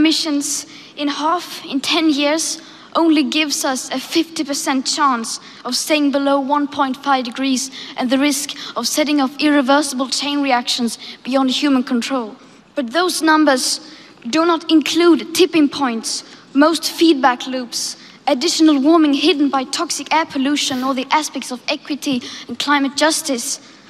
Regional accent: Sweden; English is a second language; I am from Sweden, it's a small country, and there it is the same argument.

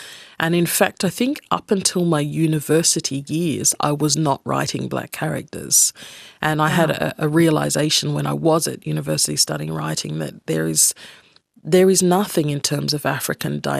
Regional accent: Australia; which growing up in Australia before the internet age, there weren't many of them.

